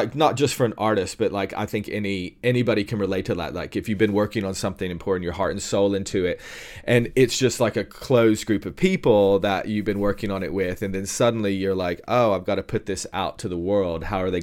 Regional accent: Tennessee, United States; Me too, because, you know, I'm originally from Tennessee

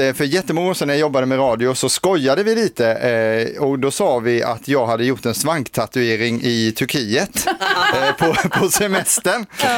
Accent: Karlskrona, Blekinge, Sweden; Ja, jag är ju från Karlskrona från början.

